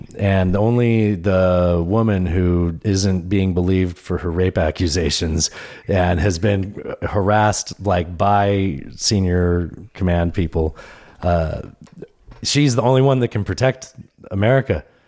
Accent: Pueblo, Colorado, United States; born there; Well, and I was born in Pueblo

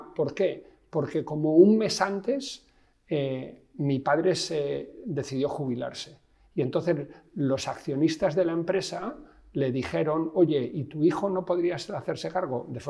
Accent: Basque Country, Spain; Es decir, yo soy vasco y los vascos...

